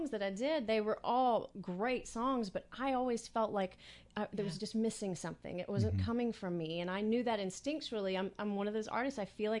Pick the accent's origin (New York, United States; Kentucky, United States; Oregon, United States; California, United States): Oregon, United States; Portland; I'm from Portland, Oregon.